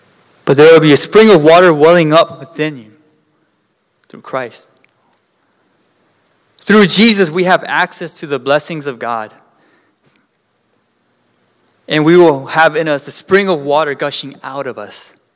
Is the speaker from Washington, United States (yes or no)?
yes; Seattle, Washington, United States; Nothing wrong with metrosexual, because I'm from Seattle and I have friends who are metrosexual, okay?